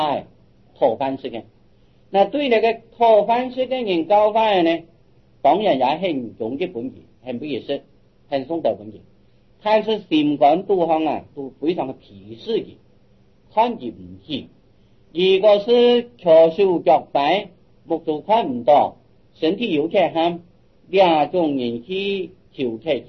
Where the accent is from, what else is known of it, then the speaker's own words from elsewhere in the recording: China; 所以我们中国人呢，可以讲五田即是汉